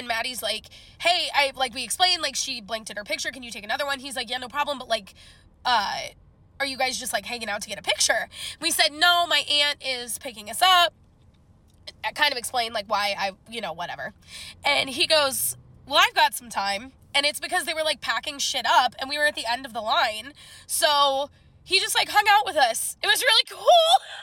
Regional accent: Illinois, United States; So essentially, I'm from Illinois originally. My aunt lives in O'Fallon, Illinois, which is like right over the St. Louis line.

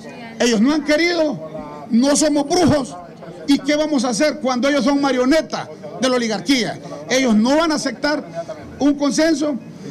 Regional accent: Honduras; ni como diputados, ni como partido, ni como pueblo hondureño

